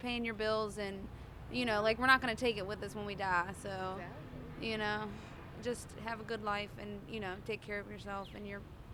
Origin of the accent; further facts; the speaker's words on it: Virginia, United States; I'm from Virginia.